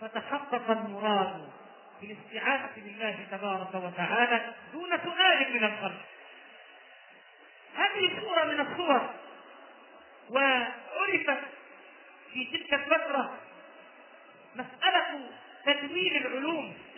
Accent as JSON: {"language": "Arabic", "country": "Egypt", "said": "وعندنا في مصر منطقة أو شارع باسمه"}